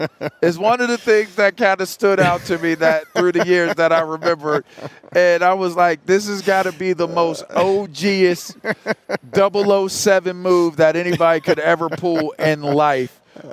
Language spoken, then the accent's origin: English; Pittsburgh, Pennsylvania, United States; You know, I'm from Pittsburgh.